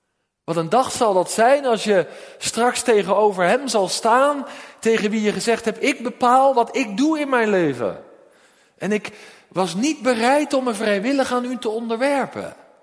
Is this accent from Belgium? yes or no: no; Netherlands; En moeten we als Nederlanders wat meer naar buiten gaan.